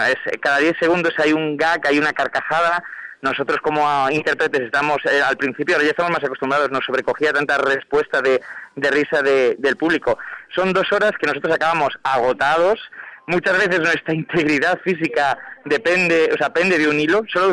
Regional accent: Galicia, Spain; es que somos gallegos a nuestro pesar incluso a veces

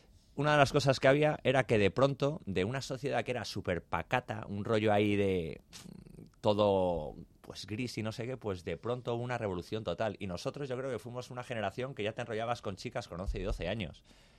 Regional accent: Madrid, Community of Madrid, Spain; born there; also born or lived in Barcelona; aunque había nacido en Madrid y no sé qué, vinimos de Barcelona.

